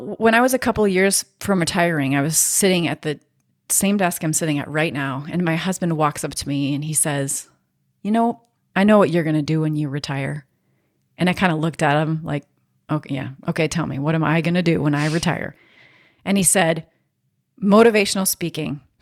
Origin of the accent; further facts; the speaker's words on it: Minnesota, United States; because I'm from Minnesota. We say guys, right? Hey, guys.